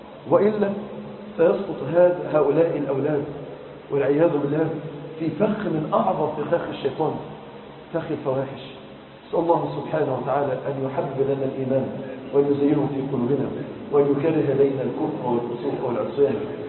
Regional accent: Egypt; احنا النهاردة عندنا في مصر 10 مليون عانس ساب تكاليف الزواج.

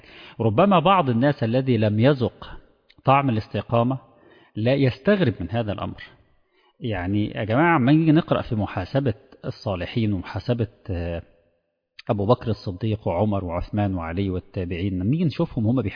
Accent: Egypt; احنا عندنا في مصر

